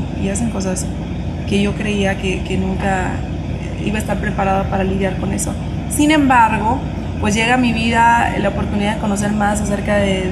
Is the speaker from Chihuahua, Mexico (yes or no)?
yes; Nuevo Casas Grandes, Chihuahua, Mexico; Yo nací en Chihuahua Capital, sin embargo, cuando tenía como 6, 7 años, a mi papá, que además de ser abogado, era locutor y trabajaba en Chihuahua Capital para varios medios de comunicación, se lo llevan a Nuevo Casas Grandes a abrir una radiodifusora